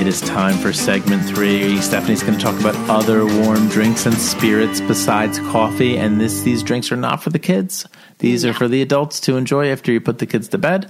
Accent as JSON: {"language": "English", "region": "New Jersey", "country": "United States", "said": "And we're from New Jersey, so we have"}